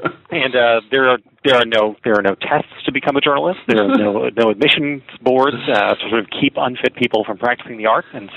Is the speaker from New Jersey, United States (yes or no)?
yes; Morristown, New Jersey, United States; I am a South Jersey boy, born and bred. I grew up in Morristown, New Jersey.